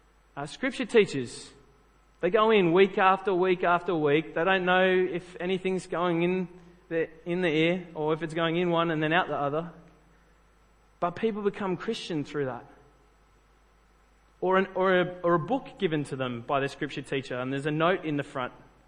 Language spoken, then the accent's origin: English; New South Wales, Australia; like probably most of you guys growing up in New South Wales, go to school, you get taught scripture.